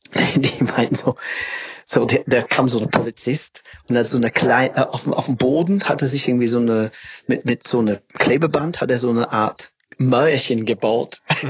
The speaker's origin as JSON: {"language": "German", "region": "England", "country": "United Kingdom", "said": "Ich meinte, nein, ich komme aus England."}